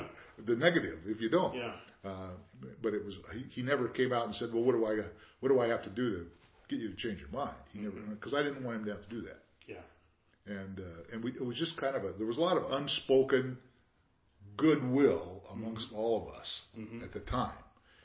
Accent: Beaverton, Oregon, United States; Once in a while, Vic came from Beaverton, and I was raised in Beaverton, so I understood.

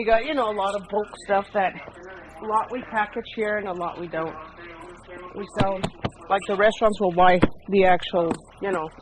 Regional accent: New Mexico, United States; Because I come from New Mexico. I didn't grow up with a Mexican culture. So I had never seen such things.

